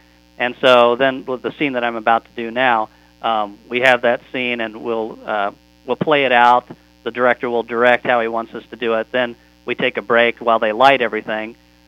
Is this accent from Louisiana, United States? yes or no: no; Topeka, Kansas, United States; Yeah, I'm originally from Topeka, Kansas, and went to the University of Kansas.